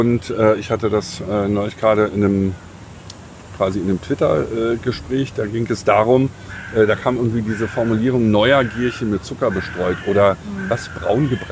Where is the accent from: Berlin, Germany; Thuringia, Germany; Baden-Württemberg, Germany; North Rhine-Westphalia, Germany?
Berlin, Germany; Ja, ich komme aus Berlin.